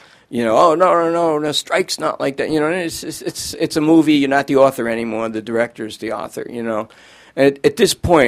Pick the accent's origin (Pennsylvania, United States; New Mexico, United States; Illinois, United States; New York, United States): New York, United States; Bronx; accent: Bronx; so my Bronx accent kept getting worse and worse and worse.